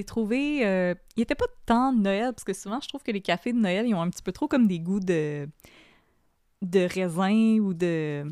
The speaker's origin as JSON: {"language": "French", "region": "Quebec", "country": "Canada", "said": "parce qu'on vient de la Rive-Sud"}